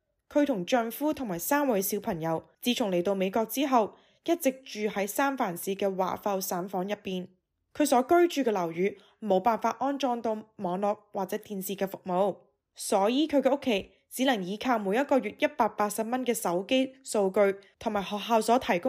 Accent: Hong Kong; 虽然咧，我年纪都有翻咁上下啦，但系咧，我记得以前细个读书嘅时候咧，特别我因为我喺香港长大啦，咁英语都唔系我个母语啦

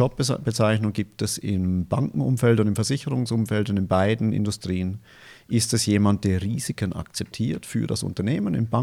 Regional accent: Bavaria, Germany; moved away; ein bisschen nördlich von Tübingen, da wohnt meine Familie. Seit den frühen 90er Jahren, ursprünglich sind wir aus Bayern, ich hoffe, man hört es noch ein bisschen.

